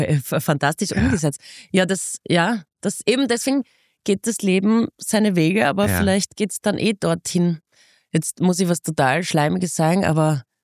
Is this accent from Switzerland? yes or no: no; Graz, Styria, Austria; born or raised there